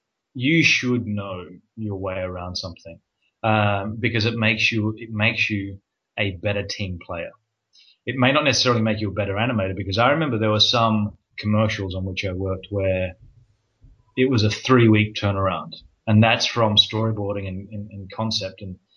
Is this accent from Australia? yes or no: yes; Australia; being an Australian, you have to be multi-skilled.